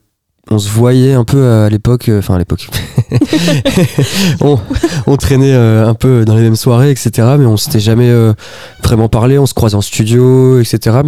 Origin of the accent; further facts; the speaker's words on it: Hauts-de-France, France; C'est là où je traîne, c'est là où j'ai grandi